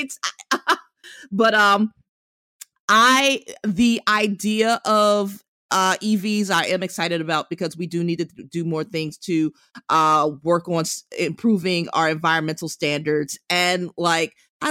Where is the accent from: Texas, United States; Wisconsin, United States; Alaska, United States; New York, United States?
New York, United States; New York City; As as a New Yorker who, like, proudly does, well, I know how to drive. I just don't. I live in the city.